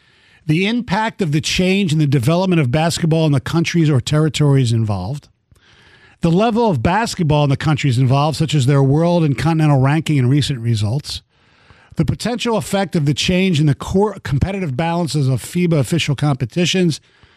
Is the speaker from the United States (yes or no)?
yes; United States; Just because I'm not Russian. I'm American.